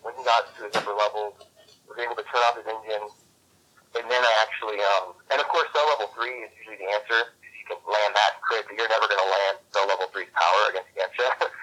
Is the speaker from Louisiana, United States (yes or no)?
no; California, United States; considering I'm from Northern California and you guys hate us